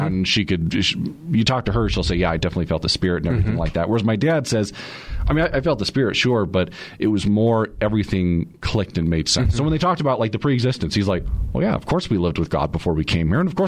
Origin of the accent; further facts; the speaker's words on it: Michigan, United States; So, born and raised in Michigan. Both of my parents are converts.